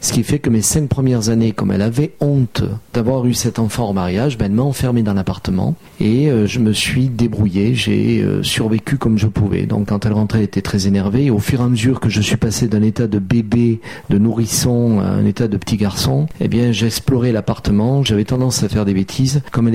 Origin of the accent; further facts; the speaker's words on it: Nîmes, Occitanie, France; j'ai créé une entreprise à Nîmes d'abord, d'où je suis originaire, je suis né à Nîmes